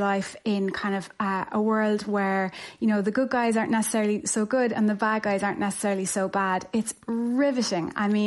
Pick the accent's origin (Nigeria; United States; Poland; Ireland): Ireland; Skibbereen, Munster; I was interviewed as part of that podcast because I'm from Skibbereen